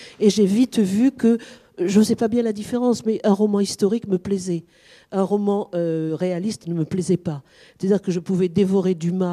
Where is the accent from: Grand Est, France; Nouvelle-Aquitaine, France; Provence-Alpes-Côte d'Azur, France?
Nouvelle-Aquitaine, France; moi, je ne suis pas du tout de Bretagne, je suis de la Dordogne, qui est une région très forestée, plus que la Bretagne même, de grandes forêts de chênes et châtaigniers.